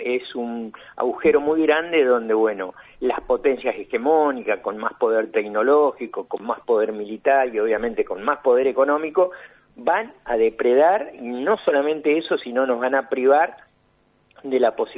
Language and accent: Spanish; Argentina; nosotros como argentinos también tenemos mucho desconocimiento